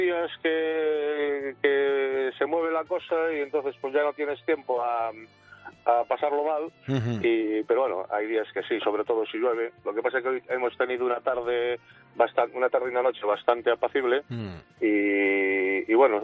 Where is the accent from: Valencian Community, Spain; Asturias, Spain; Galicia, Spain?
Galicia, Spain; A Coruña; de La Coruña y trabajo en un taxi.